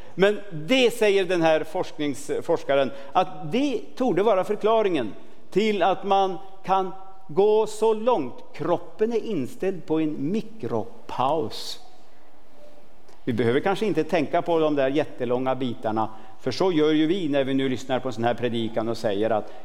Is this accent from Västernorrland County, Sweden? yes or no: yes; Västernorrland County, Sweden; jag kommer från Ångermanland och är egentligen ifrån landet riktigt ordentligt. Och pappa hade jordbruk när jag var liten.